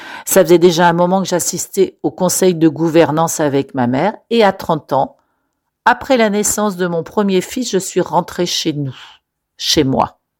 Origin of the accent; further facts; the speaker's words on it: Burns Lake, British Columbia, Canada; là où j'ai grandi, à Burns Lake, un village de quelques milliers d'habitants, les gens étaient extrêmement racistes.